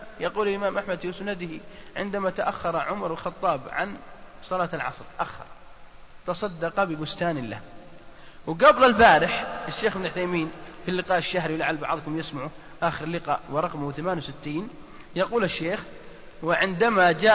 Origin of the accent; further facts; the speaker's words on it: Al-Qassim, Saudi Arabia; عندنا في القصيم ما أدري عندكم في الرياض